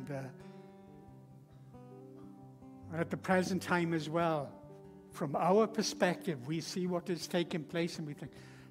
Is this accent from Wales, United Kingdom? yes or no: yes; Wales, United Kingdom; I'm a Welshman, so I'm talking as a Welshman.